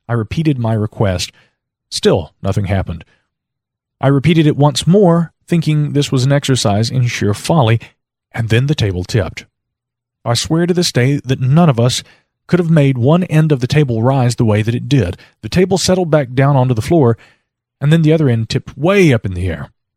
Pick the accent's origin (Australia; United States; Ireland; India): United States; Ohio; also born or lived in Cincinnati; So in January of 2001, we packed up and headed back to my hometown in southern Ohio and moved into my grandmother's empty house.